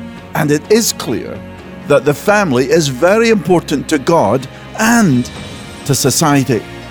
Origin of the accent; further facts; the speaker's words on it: Scotland, United Kingdom; When I grew up in Scotland, we were taught to respect our parents, our teachers, police officers, and all those in authority.